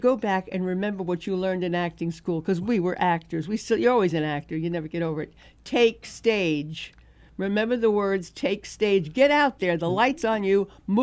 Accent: New York, United States; I'm a New York Jew, and I have to stay with that, okay?

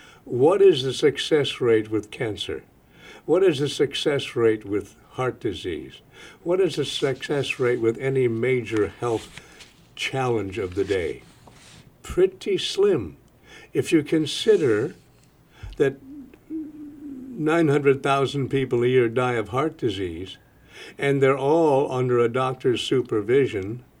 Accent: Iowa, United States; And since I'm from Iowa, okay. Iowa is the Midwest.

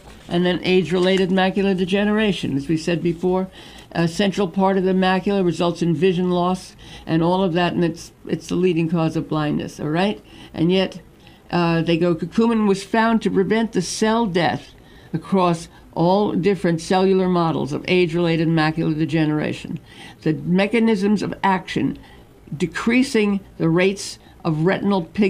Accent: Brooklyn, New York, United States; I played baseball as a kid because I was from Brooklyn, Dodgers.

